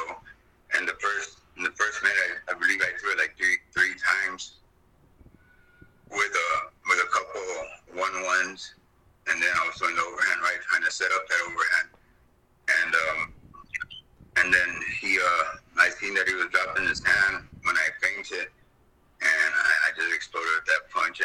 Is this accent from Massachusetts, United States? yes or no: no; Texas, United States; Oh, yeah. Yeah, I grew up in South Texas, and I've always had to defend myself